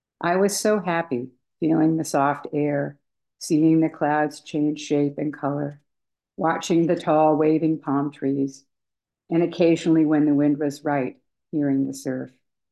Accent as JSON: {"language": "English", "town": "Manila", "region": "Metro Manila", "country": "Philippines", "tie": "born or raised there", "said": "how being on Kauai reminded me so much of growing up in Manila, the heat, the humidity, the ocean, and especially the sound of chickens running loose, as they did in Manila when I was a girl."}